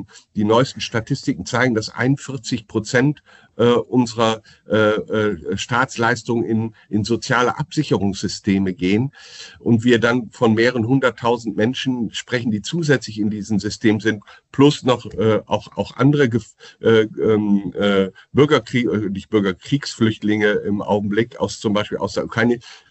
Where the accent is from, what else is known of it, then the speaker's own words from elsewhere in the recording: Münster, North Rhine-Westphalia, Germany; Meine Heimatstadt Münster